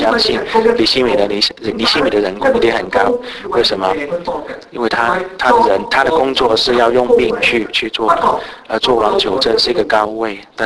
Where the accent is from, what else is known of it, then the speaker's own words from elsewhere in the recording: Guangdong, China; 广东话，我们广东人我们有说